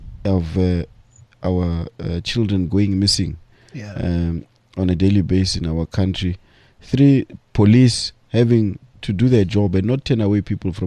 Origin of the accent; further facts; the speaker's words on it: Mamelodi, Gauteng, South Africa; We are fortunately originally from Mamelodi ourselves.